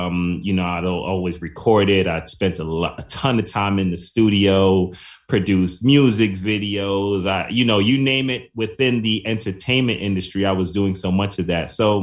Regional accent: New York City, New York, United States; I'm from the Bronx, New York, the home and the birthplace of hip hop. So hip hop is just in my blood.

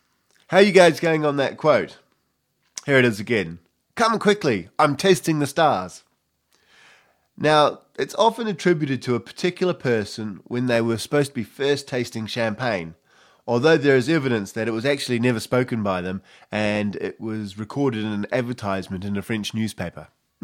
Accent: New Zealand; Being a Kiwi, I have to applaud New Zealand punching well above their weight

